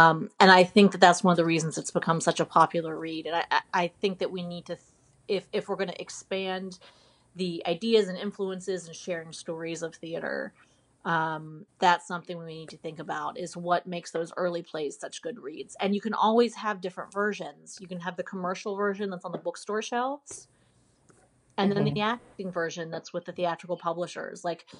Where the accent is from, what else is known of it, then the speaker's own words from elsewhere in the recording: Tallahassee, Florida, United States; look, I grew up in Tallahassee, Florida.